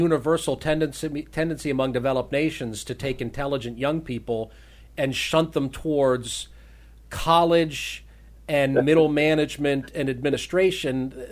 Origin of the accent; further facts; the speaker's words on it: Pennsylvania, United States; Philadelphia, where, I grew up near Philadelphia.